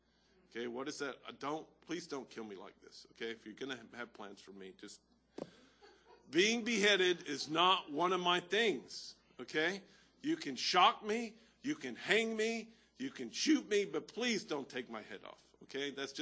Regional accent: Texas, United States; I grew up in Texas. They had the bus ministry, Sermon in Shoes.

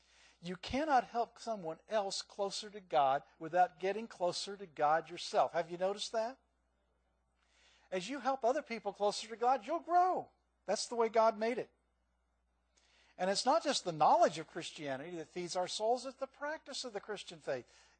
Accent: Midwest, United States; also born or lived in California; And I was raised in the Midwest, not in California.

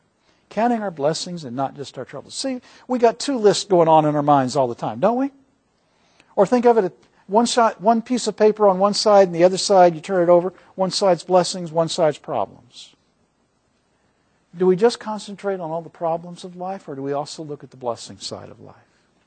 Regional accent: Scotland, United Kingdom; Well, I'm Scottish, that's one reason.

